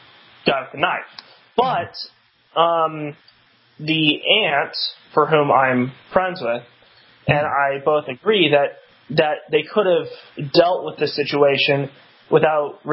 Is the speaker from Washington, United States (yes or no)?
yes; Wenatchee, Washington, United States; a guy was killed in the parking lot of an Albertsons in Wenatchee, Washington, which is my hometown.